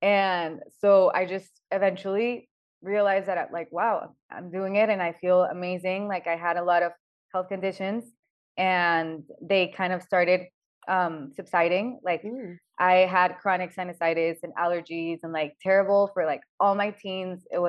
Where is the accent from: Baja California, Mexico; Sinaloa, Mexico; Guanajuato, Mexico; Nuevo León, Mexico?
Nuevo León, Mexico; Monterrey; I'm from Monterrey, Mexico, and there's a lot of meat consumption here.